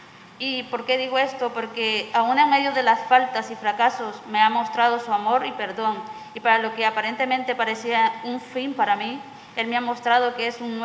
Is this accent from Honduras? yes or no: yes; Honduras; Soy de Honduras